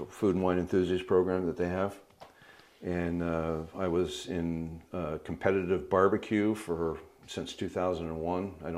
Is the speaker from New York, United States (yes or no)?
no; Oakland, California, United States; now in Napa, United States; Born and raised in Oakland.